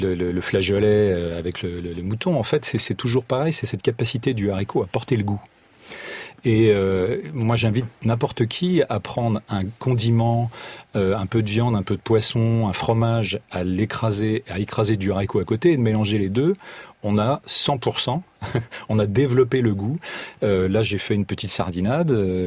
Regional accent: Pays de la Loire, France; Moi, je viens de Vendée, donc je me suis amusé à utiliser le haricot.

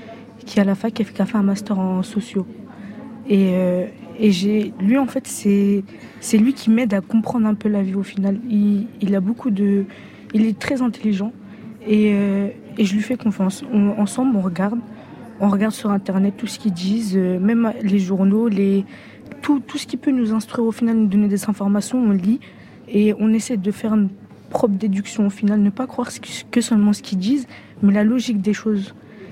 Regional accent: Rennes, Brittany, France; et je viens de Rennes, du Blon. Et j'ai 18 ans et je suis en fac d'histoire.

